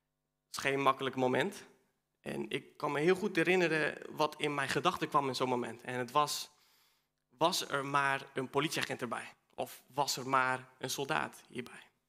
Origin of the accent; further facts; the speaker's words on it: Chile; now in Netherlands; Ik ben 24. Mijn vader is Chileen, mijn moeder Nederlander. Opgegroeid in Chili.